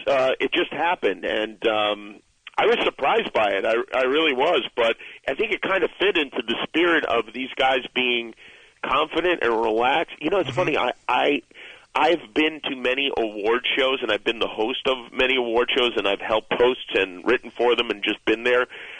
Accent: Las Vegas, Nevada, United States; I grew up in Las Vegas, and never could afford to go to any of these fights.

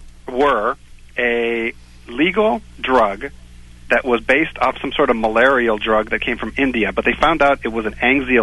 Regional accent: Colombia; Hey, remember, I'm from Colombia.

